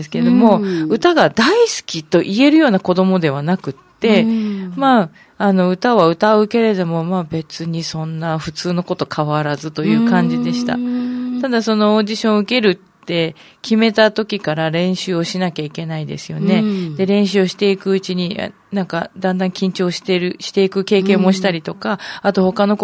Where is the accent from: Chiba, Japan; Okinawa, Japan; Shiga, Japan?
Okinawa, Japan; Urasoe; 私浦添出身なんですけれども、